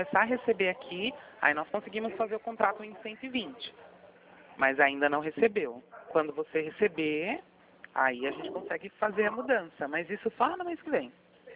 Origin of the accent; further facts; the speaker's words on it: Sorocaba, São Paulo, Brazil; Sou de Sorocaba.